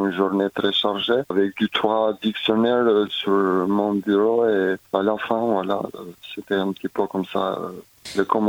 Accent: Tirana, Tirana County, Albania; French is a second language; moved away as an adult; now in France; je suis d'origine d'Albanie. Je suis né en 83, j'ai vécu toute ma vie et mes études à Tirana, dans la capitale. Et en 12 juillet 2017, j'étais, disons, obligé de quitter mon pays et de rejoindre la France.

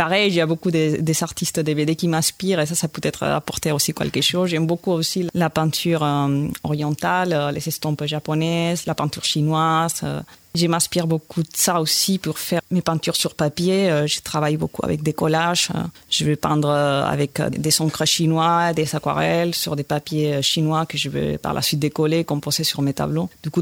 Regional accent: Spain; Bon, moi, je suis espagnole

